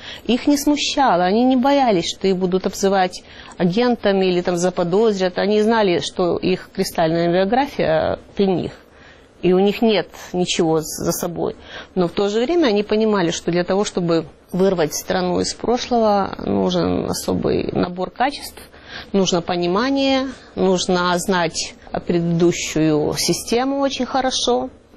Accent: Volyn Oblast, Ukraine; born or raised there

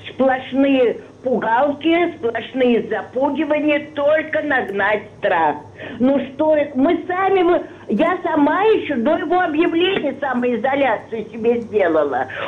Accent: Moscow, Russia; born there; я родилась в Москве, в Плотниковом переулке, на Арбате.

